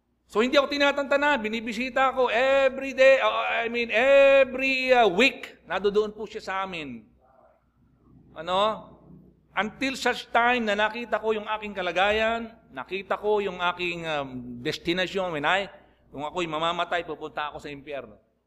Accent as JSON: {"language": "Tagalog", "town": "Manila", "region": "Metro Manila", "country": "Philippines", "tie": "born or raised there", "said": "Hindi ako lumaki doon. Lumaki ako sa Manila eh. Natuto ako ng kalokohan dito sa Maynila eh. Pero for 15 years, nanirahan po ako doon."}